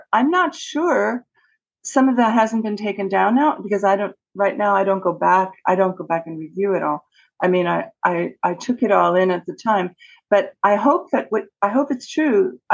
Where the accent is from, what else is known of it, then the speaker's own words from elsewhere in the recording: Montreal, Quebec, Canada; born there; I was born in Montreal, Canada, province of Quebec, French-Canadian Catholic province of Canada, with a lot of control by the Vatican, the Catholic Church, on the population here.